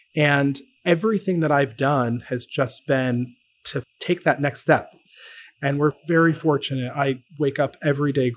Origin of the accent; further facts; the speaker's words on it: Syracuse, New York, United States; So I grew up in central New York. I grew up in Syracuse